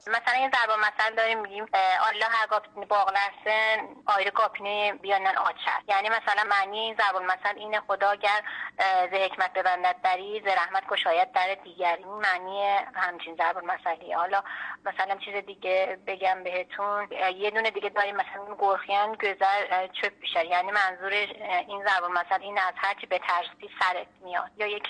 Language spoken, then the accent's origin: Persian; Iran; first language Azerbaijani; Persian is a second language